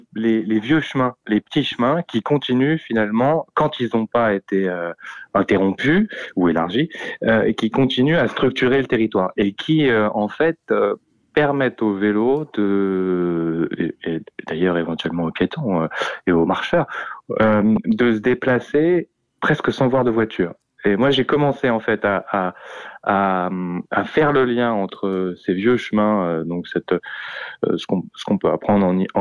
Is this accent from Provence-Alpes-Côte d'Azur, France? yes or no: no; Sceaux, Île-de-France, France; Et je viens de banlieue. Et, bon, pas très très loin, pas une banlieue très lointaine, je viens de Sceaux.